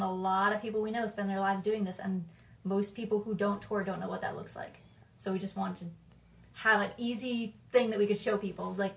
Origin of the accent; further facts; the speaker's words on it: Northern Canada, Canada; I grew up in Northern Canada.